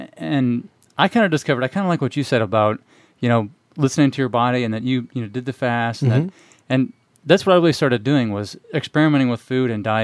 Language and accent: English; Springfield, Missouri, United States; moved away as an adult; I'm originally from Missouri, mm-hmm. Springfield, Missouri, actually. Mm-hmm. And grew up there, went to high school there, and then left